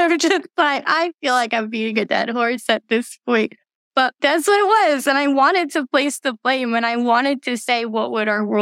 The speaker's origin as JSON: {"language": "English", "region": "California", "country": "United States", "tie": "born or raised there", "said": "I grew up in California."}